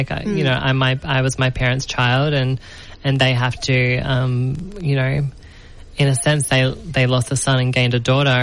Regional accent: Sydney, New South Wales, Australia; now in Melbourne, Australia; So I'm from Sydney originally

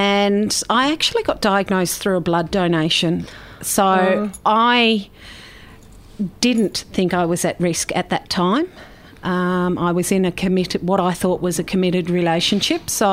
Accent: Melbourne, Victoria, Australia; Born and bred in Melbourne, had a great upbringing in the outer eastern suburbs, went to a very nice school in Melbourne

